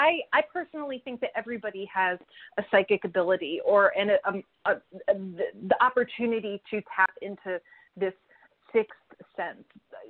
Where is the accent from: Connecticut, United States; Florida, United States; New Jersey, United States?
Connecticut, United States; I grew up in Connecticut. We had this, you know, like a metaphysical shop in our town.